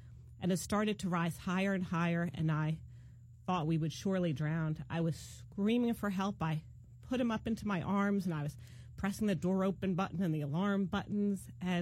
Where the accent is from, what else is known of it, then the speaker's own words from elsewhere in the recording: Spring Lake, New Jersey, United States; Yes, I'm from Spring Lake originally.